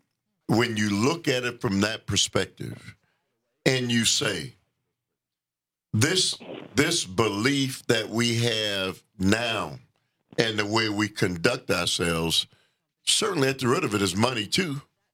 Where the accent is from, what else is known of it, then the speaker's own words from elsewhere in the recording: United States; You know, Sandy, it's hard for us as American citizens because we look at ourselves as the good guys, right?